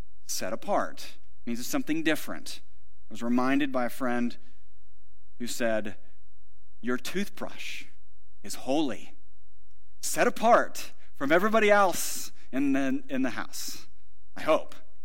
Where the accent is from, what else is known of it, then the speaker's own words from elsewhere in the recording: Ohio, United States; Growing up in Northeast Ohio, we had WGN, and in the summers, they broadcasted all of the games.